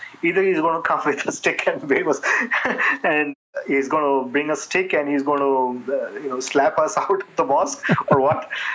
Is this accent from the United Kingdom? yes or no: no; India; now in United States; I usually tell them I'm from India.